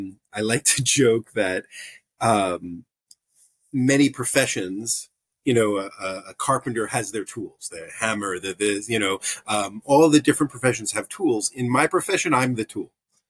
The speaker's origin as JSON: {"language": "English", "region": "New York", "country": "United States", "tie": "born or raised there", "lives_now": "Vermont, United States", "said": "I'm living in Vermont. I came from New York originally. I was in the suburbs of New York City. And from about 13, I used to say, I'm going to live in Vermont."}